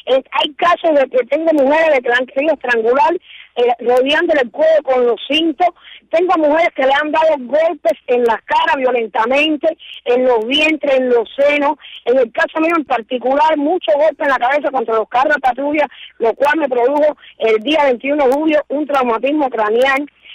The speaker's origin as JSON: {"language": "Spanish", "country": "Cuba", "said": "como cubana me siento en el derecho de caminar por mi ciudad, por mi país."}